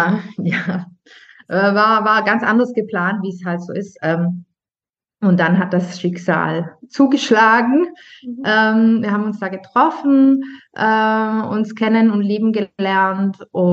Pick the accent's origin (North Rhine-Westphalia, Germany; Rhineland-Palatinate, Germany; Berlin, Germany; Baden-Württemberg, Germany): Baden-Württemberg, Germany; Ich bin in Deutschland bei Stuttgart geboren und aufgewachsen. Mein Papa ist Italiener. Meine Mama ist Deutsche. Ich bin aber selber nicht zweisprachig direkt